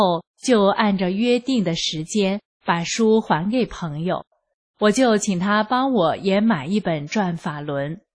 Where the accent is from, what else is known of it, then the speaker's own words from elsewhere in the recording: Sichuan, China; 我出生于四川农村，自幼家境贫寒，没有读过几年书，没啥文化。